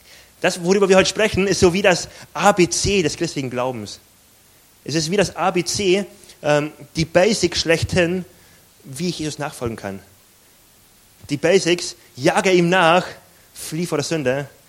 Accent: Bavaria, Germany; Ich komme aus Bayern, da ist alles sehr katholisch.

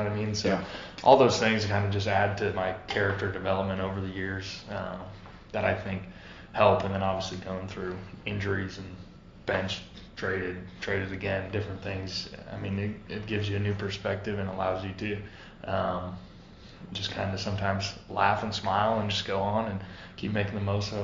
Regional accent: North Dakota, United States; I was a Vikings fan growing up in North Dakota

